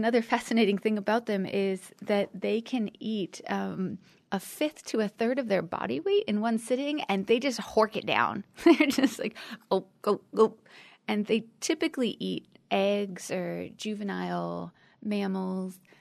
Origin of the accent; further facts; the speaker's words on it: Nebraska, United States; also born or lived in California / Pennsylvania; I moved from California to here. I grew up in Nebraska. I moved to Pennsylvania.